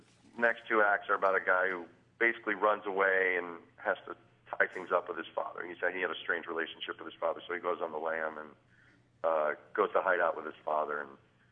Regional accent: Darien, Illinois, United States; That was in my hometown out in Darien, Illinois.

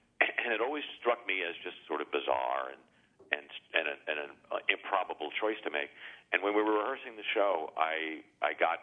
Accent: California, United States; I grew up in Southern California.

